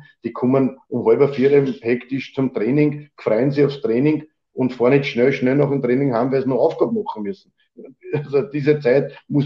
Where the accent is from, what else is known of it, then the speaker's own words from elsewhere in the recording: Austria; Also das gibt's ja bei uns in Österreich oder in Europa gar nicht.